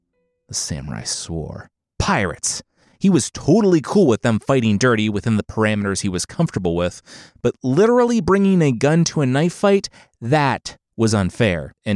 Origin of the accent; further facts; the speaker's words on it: Cincinnati, Ohio, United States; So, real quick aside, I'm from Cincinnati, and the quarterback from the Bengals, Joe Burrow